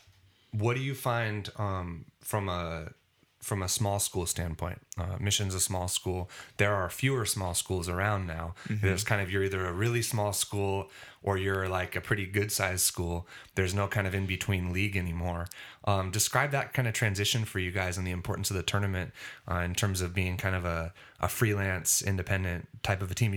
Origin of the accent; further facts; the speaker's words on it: Cayucos, California, United States; growing up in Cayucas, we didn't have a gym.